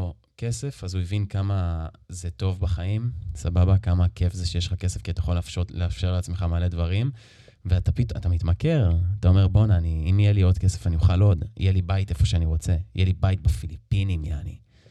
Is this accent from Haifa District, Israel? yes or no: no; Ra'anana, Central District, Israel; אז אני גדלתי במקום ברעננה, מקום שיש בו כסף